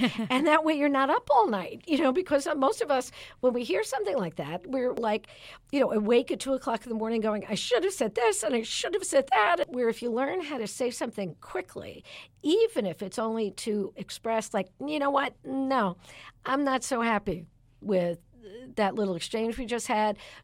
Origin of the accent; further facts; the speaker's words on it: Brooklyn, New York, United States; Well, I grew up in Brooklyn, New York, and on Ocean Avenue. So if you're not funny growing up in Brooklyn, they'll kill you.